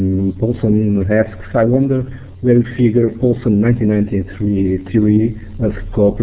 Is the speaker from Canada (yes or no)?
no; Portugal; English is a second language; Yes, hello. … from Portugal